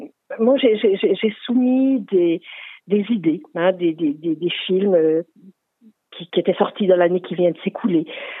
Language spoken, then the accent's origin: French; Langres, Grand Est, France; je me sens aussi finalement quasiment comme ma ville natale de Langres